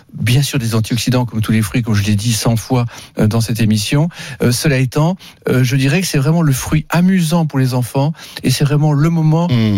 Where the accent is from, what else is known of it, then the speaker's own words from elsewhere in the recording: Metz, Grand Est, France; je suis de Metz, je suis né là-bas